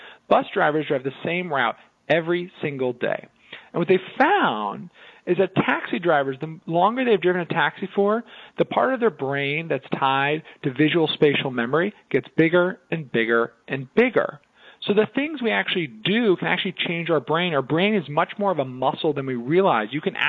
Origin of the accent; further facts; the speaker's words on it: New Jersey, United States; I'm from New Jersey, I get kind of frustrated